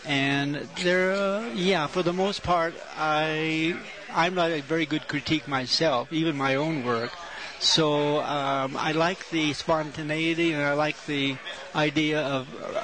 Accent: Washington, United States; born there; So, I was born in the Northwest, on Puget Sound area, so I do have some of that in my bloodstream.

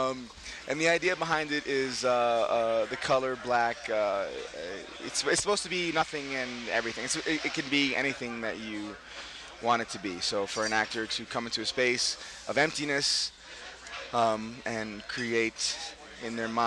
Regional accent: Brooklyn, New York, United States; I'm from Brooklyn, yo! Yes, I'm born and raised in Brooklyn. Lived there for most of my young life until I was 24.

